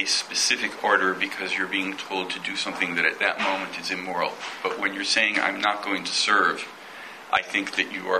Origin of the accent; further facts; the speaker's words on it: United States; Growing up in the United States in the 60s and 70s